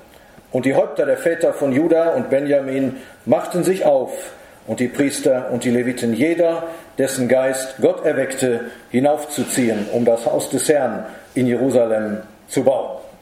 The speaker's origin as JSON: {"language": "German", "town": "Leer", "region": "Lower Saxony", "country": "Germany", "said": "ich komme aus Leer, aus Friesland"}